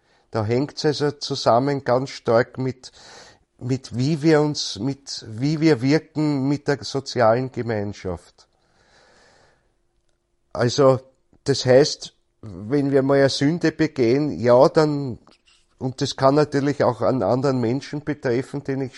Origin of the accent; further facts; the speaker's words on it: Austria; Bei uns in Österreich oder in Bayern oder was, glaube ich, ist auch noch geläufig woanders.